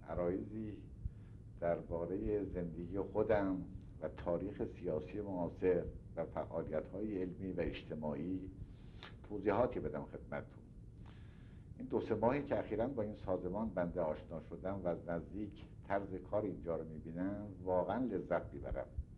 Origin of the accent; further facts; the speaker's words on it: Qazvin, Iran; born there; قمری معادل با فروردین 1108 شمسی در قزوین متولد شدم.